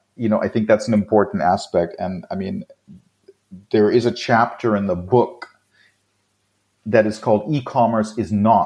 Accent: England, United Kingdom; I can never pronounce this because it's French and I'm English.

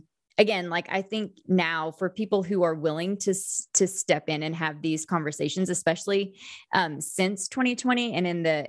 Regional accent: Bible Belt, United States; growing up in the Bible Belt, primarily in white evangelical spaces

